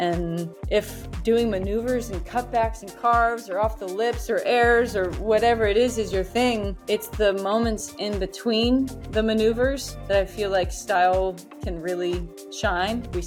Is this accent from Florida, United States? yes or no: yes; Orlando, Florida, United States; I grew up in Orlando, Florida, which is in the middle of the state.